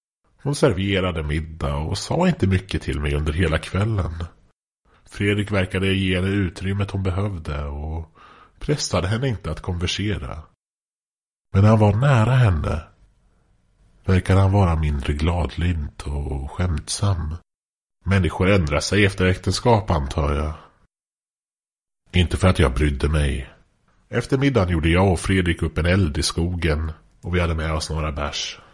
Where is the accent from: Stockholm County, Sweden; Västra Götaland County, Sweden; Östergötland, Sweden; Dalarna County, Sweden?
Östergötland, Sweden; Norrköping; Jag är från Norrköping ursprungligen. Jag vet inte hur tydligt det är med min dialekt. Men har hört att när jag väl säger Norrköping så blir det tydligt hur som helst.